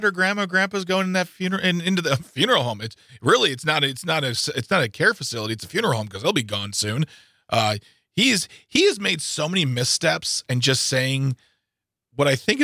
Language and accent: English; Wisconsin, United States; No, I'm from Wisconsin.